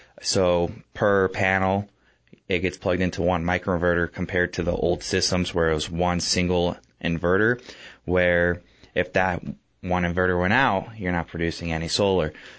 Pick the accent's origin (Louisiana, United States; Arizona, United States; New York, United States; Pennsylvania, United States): Arizona, United States; Prescott Valley; I'm 23 years old. I grew up in the Prescott Valley, Prescott Quad City area.